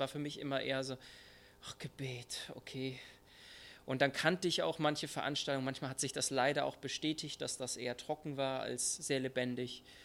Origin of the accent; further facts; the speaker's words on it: Würzburg, Bavaria, Germany; now in Buxtehude, Germany; ich komme ursprünglich aus Würzburg. Deswegen, dann sind wir nach Torstedt und da habe ich meine Frau kennengelernt. Und jetzt wohnen wir in Buxtehude seit 2 Wochen.